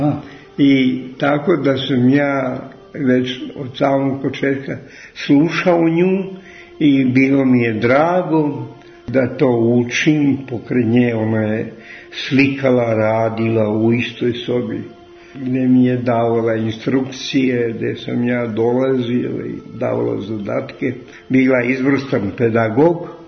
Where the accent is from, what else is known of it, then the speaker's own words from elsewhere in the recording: Belgrade, Serbia; Ja sam iz Beograda, sa Dedinja.